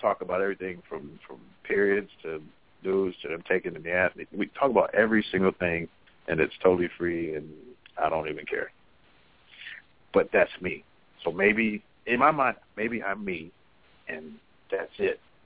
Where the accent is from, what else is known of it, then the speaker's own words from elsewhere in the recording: Midwest, United States; Yeah, I'm from the Midwest.